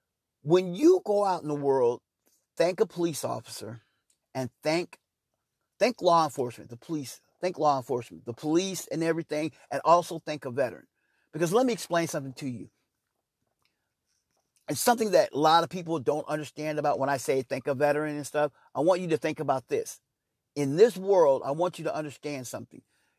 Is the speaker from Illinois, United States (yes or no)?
no; Kansas City, Missouri, United States; I'm from Kansas City. It's the city of fountains, the birthplace of jazz